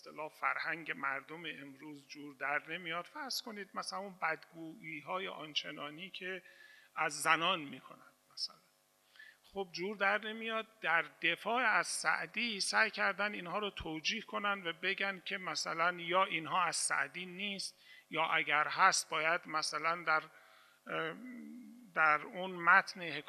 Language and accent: Persian; Iran; منم هم ایرانی هستم، هم زبانم فارسی است، هم فرهنگم ایرانی است، خیلی هم بهش افتخار میکنم